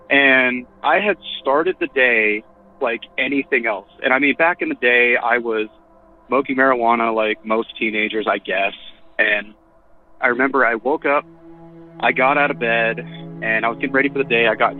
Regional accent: Colorado, United States; Hey, Derek. … I'm from Colorado.

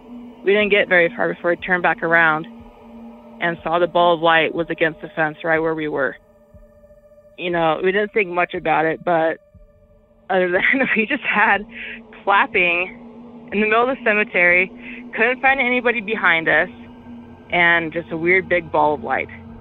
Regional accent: Parker, Colorado, United States; Hello, first time caller here, and … I am from Parker, Colorado.

